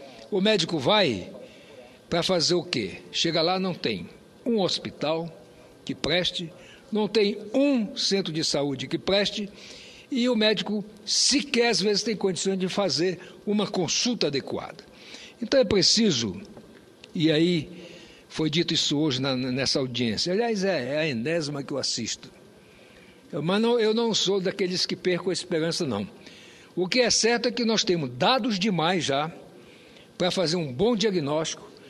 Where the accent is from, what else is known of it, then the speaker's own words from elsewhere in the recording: Roraima, Brazil; eu, que sou roraimense, portanto, filho lá do estado de Roraima, na época território, tinha o maior sonho de voltar para lá, como voltei.